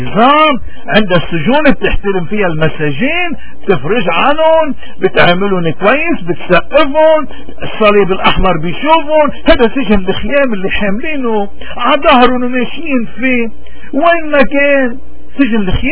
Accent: Lebanon; نحن بنرجع كلبنانيين، ما بيحقلنا نشتكي، ما بيحقلنا نبكي

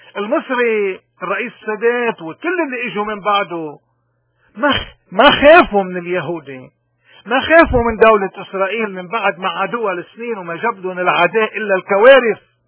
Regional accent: Lebanon; ونحن مش من اللي حدا بيقدر يستغبينا كلبنانيين. اللبناني ذكي كتير

